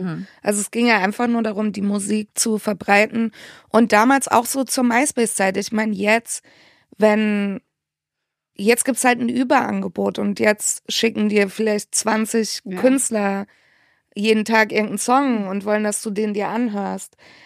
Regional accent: Heidelberg, Baden-Württemberg, Germany; ich bin aus Heidelberg. Ich spreche nicht heidelbergerisch, aber ich liebe es, diesen Dialekt zu hören.

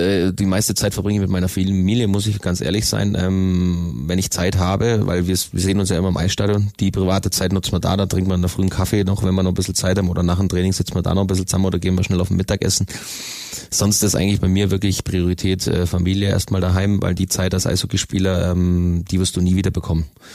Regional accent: Königsbrunn, Bavaria, Germany; Also ich bin in Königsbrunn aufgewachsen. Hab das immer schon genossen.

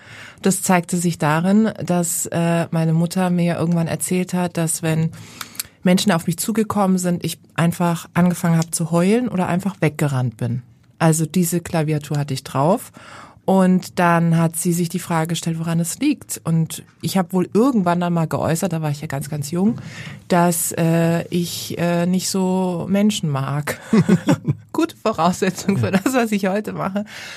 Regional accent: Karlsruhe, Baden-Württemberg, Germany; Im wunderschönen Karlsruhe, in meiner Heimatstadt.

